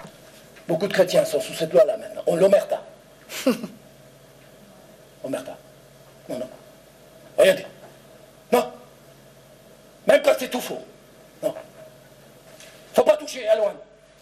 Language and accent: French; Chambéry, Auvergne-Rhône-Alpes, France; Nous étions sur le parking d'un grand supermarché en France, chez nous, à Chambéry.